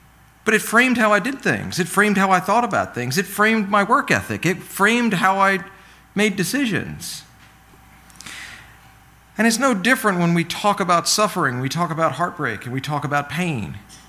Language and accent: English; Virginia, United States; So I grew up in Virginia, I'm one of seven kids.